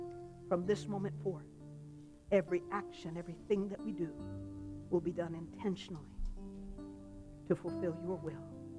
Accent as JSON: {"language": "English", "region": "Oklahoma", "country": "United States", "tie": "born or raised there", "also_born_or_lived": "Jamaica", "lives_now": "Florida, United States", "said": "My dad was Lebanese, my mother Cuban, and I was born in Jamaica, West Indies, and raised in Oklahoma. How much more mixed up could you get?"}